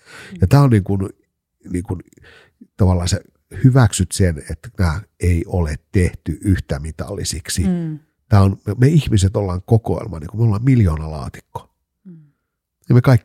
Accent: Kainuu, Finland; now in Helsinki, Finland; mä olin Kainuusta kotoisin niin kuin alun perin. Mä oon 15-16 vuotta sitten muuttanut Helsinkiin

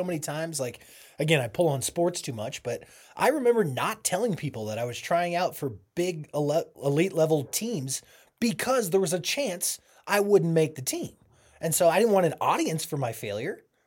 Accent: Boulder, Colorado, United States; I grew up in Boulder, Colorado, mm-hmm. and it is notorious for being split between tech-savvy folks and the hippie generations that flocked there.

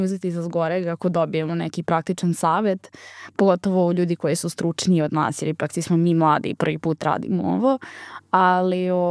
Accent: Vojvodina, Serbia; s obzirom da sam ja poreklom iz Varošice pored Novog Sada, a išla sam u gimnaziju u Novi Sad

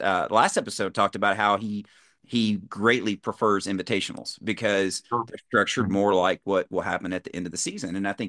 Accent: Kentucky, United States; no, I grew up in Kentucky. So I grew up in rural Kentucky.

